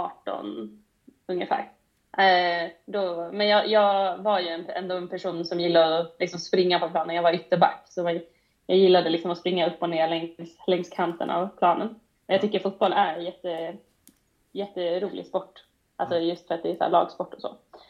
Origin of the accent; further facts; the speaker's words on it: Stockholm, Stockholm County, Sweden; Jag är uppvuxen i Stockholm då, men har inte bott där på rätt många år nu.